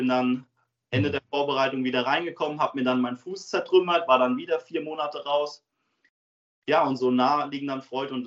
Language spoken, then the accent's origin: German; Kaiserslautern, Rhineland-Palatinate, Germany; now in Braunschweig, Germany; aber den Weg dann wieder meine alte Heimat nach Kaiserslautern zu gehen.